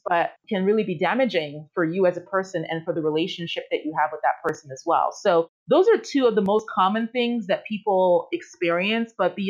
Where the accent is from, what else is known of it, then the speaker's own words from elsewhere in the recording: Nigeria; I am Nigerian. That's where my last name is from.